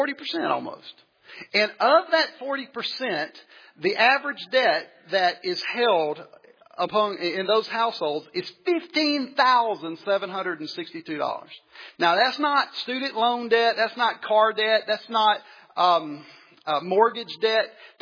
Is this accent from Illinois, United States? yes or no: no; Mississippi, United States; born or raised there